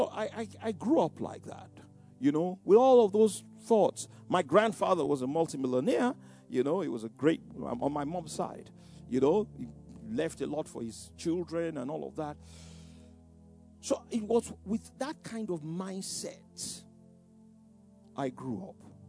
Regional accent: Ikoyi, Lagos, Nigeria; I grew up in Ikoyi, you know.

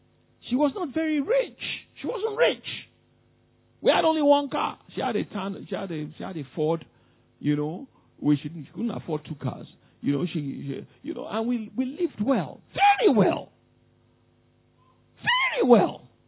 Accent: Nigeria; You know, you may not know this, but I grew up in Nigeria.

